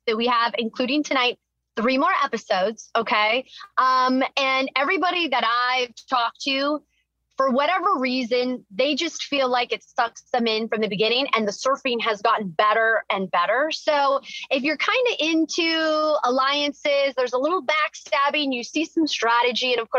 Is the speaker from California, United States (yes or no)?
yes; California, United States; I'm from SoCal. I grew up surfing during the summers